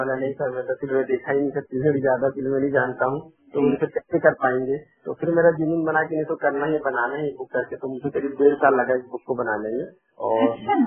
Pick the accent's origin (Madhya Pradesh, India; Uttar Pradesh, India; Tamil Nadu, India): Madhya Pradesh, India; Seoni; now in Raipur, India; मगर मैं मेरे फादर और दादी वगैरह सब एलपी में रहते थे, सिवनी में बालाघाट की, और मैं रहने वाला वहीं का हूँ। मैं पिछले 23 साल से रायपुर में हूँ।